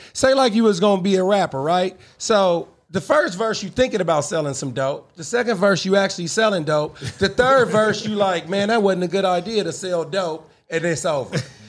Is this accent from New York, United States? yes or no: no; Oakland, California, United States; I'm from Oakland. What you think?